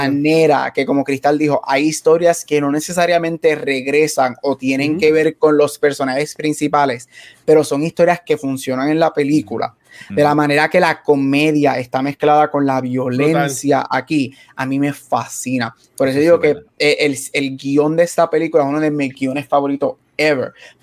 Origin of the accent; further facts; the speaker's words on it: Aguadilla, Puerto Rico; Yo soy de Aguadilla, yo soy de los montes. Bien. Yo soy de los montes de Aguadilla.